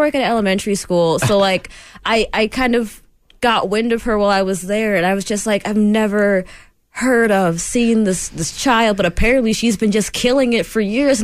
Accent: Atlanta, Georgia, United States; No, I'm from Atlanta.

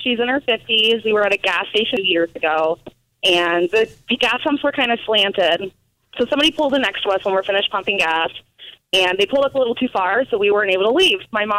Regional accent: Denver, Colorado, United States; I'm from Denver.

